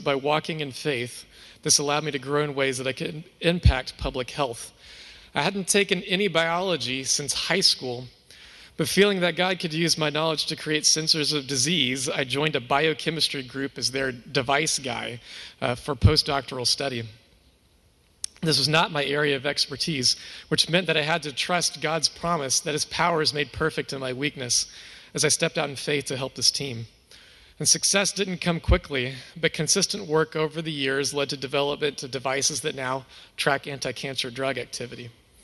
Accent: Oklahoma, United States; But hey, I'm from Oklahoma, so it didn't take much to be the smart kid.

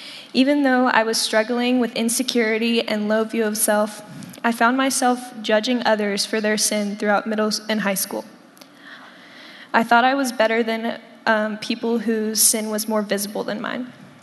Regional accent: Georgia, United States; now in Texas, United States; In June of 2019, my family and I moved from Georgia to Texas. I had lived in Georgia my entire life

